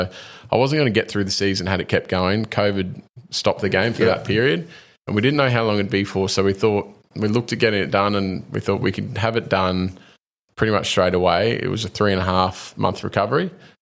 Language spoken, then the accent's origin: English; Townsville, Queensland, Australia; I'm born and raised in Townsville. So the reason that the Cowboys came into the competition was to give kids from North Queensland an opportunity.